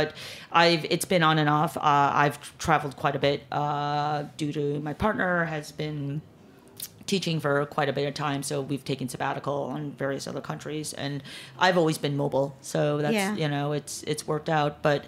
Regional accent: Chicago, Illinois, United States; also born or lived in Korea; I grew up in Chicago most of my years. I was born in Korea. But I've spent a significant amount of time in New York.

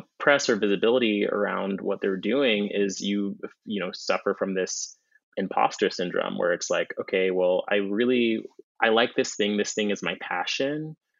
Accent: Jamaica; as a Jamaican person, I think historically, classically, just playing so many different roles

